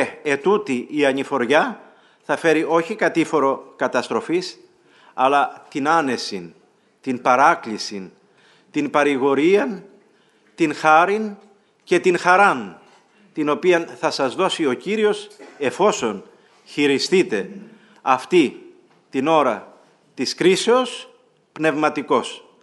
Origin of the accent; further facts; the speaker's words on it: Crete, Greece; όπως λένε στο χωριό μου στην Κρήτη